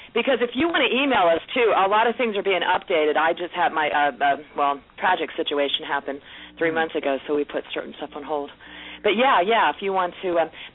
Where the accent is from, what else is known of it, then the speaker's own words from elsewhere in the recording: United States; also born or lived in France; Well, I'm a French citizen and U.S. citizen, but of course I don't sound like it because we came to the U.S. when I was two.